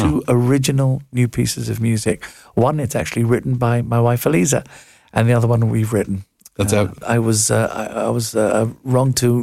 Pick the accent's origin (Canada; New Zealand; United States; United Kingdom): United Kingdom; England; And I know, you know, I'm from England, obviously.